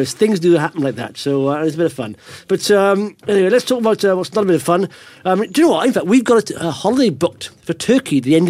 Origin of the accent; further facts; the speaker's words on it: Wales, United Kingdom; I'm from Wales